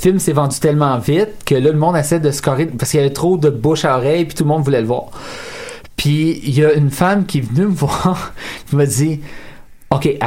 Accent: Saint-Eustache, Quebec, Canada; On a grandi à Saint-Eustache.

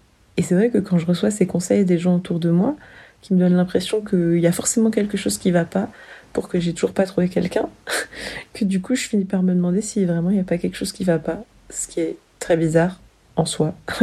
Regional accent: Paris, Île-de-France, France; je viens de Paris. J'ai 25 ans et je suis célibataire depuis plus d'un an maintenant.

